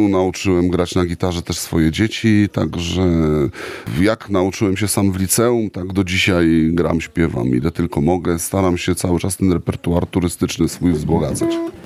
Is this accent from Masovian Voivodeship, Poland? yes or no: yes; Warsaw, Masovian Voivodeship, Poland; jestem z Warszawy.